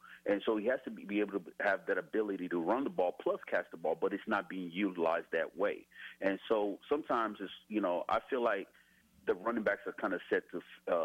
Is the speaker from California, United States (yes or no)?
no; Nashville, Tennessee, United States; This year, I took pretty much good interest in it because I'm from Nashville.